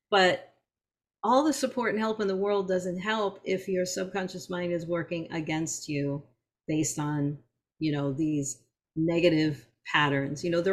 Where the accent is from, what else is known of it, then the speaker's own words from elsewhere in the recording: New York, United States; a lot of my friends are East Coast. I'm from New York. And so I just kind of lost touch with people.